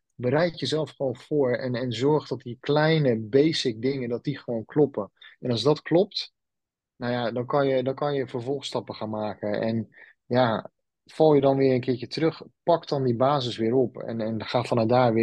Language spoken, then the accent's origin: Dutch; Rotterdam, South Holland, Netherlands; moved away; Ik betrap mezelf er gewoon zo vaak op dat ik zeg: ja, maar bij ons in Rotterdam.